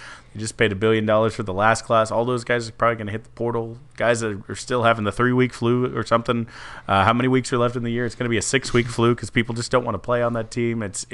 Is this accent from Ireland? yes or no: no; Houston, Texas, United States; Houston Astros, my hometown, are the World Series champions